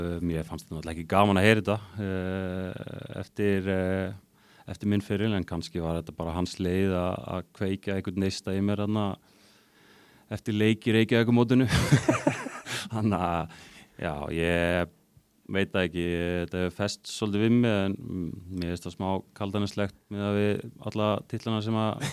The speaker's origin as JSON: {"language": "Icelandic", "town": "Ísafjörður", "region": "Westfjords", "country": "Iceland", "said": "ég veit ekki nú það, ég er frá Ísafirði"}